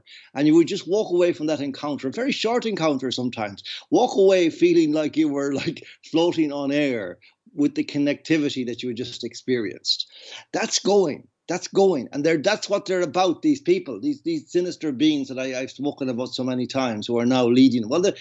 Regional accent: Connacht, Ireland; I come from Westport or Castlebar, which is about as decent a place.

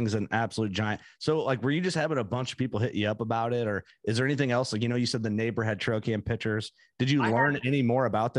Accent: Illinois, United States; when I grew up hunting in Fulton County, Illinois, and one of the guys I grew up hunting

